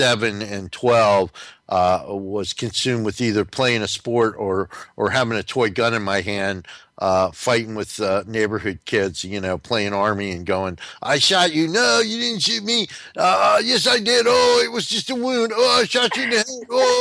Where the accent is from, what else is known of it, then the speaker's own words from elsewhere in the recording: New Jersey, United States; also born or lived in New York City / Washington / St. Louis; when I was a kid, I grew up in North New Jersey.